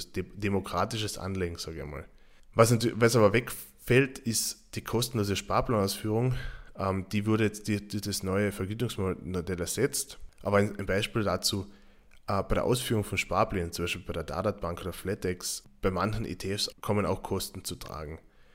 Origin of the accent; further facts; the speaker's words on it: Carinthia, Austria; Ich als Kärntner tue mir halt relativ schwer, den Namen On360 auszusprechen.